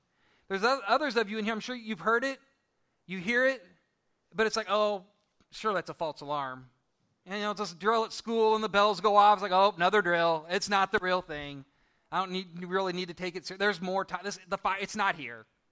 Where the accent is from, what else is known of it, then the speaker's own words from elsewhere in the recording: Seward, Nebraska, United States; my parents are here, but we grew up in Seward, Nebraska.